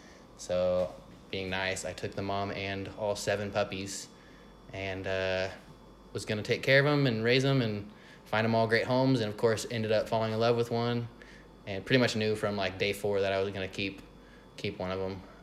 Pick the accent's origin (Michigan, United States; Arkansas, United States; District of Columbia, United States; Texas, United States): Arkansas, United States; Fayetteville; Well, I was born and raised here in Fayetteville, Arkansas.